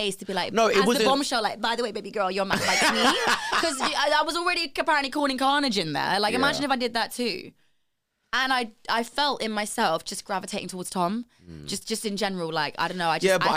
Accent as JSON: {"language": "English", "country": "Jamaica", "said": "because I'm Jamaican."}